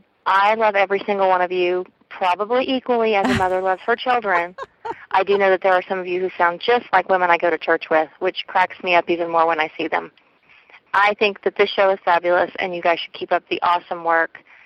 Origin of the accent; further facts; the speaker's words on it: Broken Arrow, Oklahoma, United States; Hey, Divas. … I'm from Broken Arrow, Oklahoma.